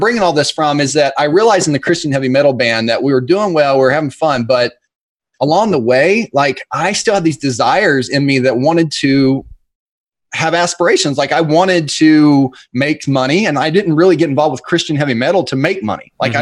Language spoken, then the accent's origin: English; Weatherford, Oklahoma, United States; now in Oklahoma City, United States; which I'm from a smaller town, Weatherf